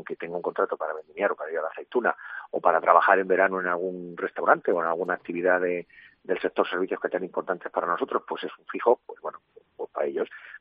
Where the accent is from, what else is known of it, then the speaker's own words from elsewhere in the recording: Castilla-La Mancha, Spain; yo soy manchego.